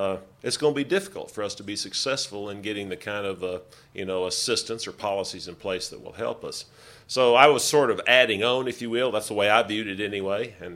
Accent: Texas, United States; Well, I come from Texas, and we took to heart what Mark Twain said about whiskey's for drinking and water's for fighting.

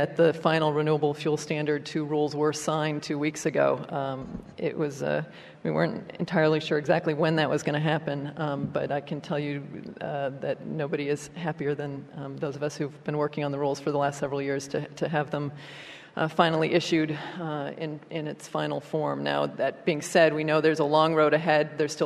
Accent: Minnesota, United States; now in Washington, D.C., United States; it feels a lot closer to where I grew up in Minnesota than it does in any of the last 12 years I've spent in Washington, D.C.

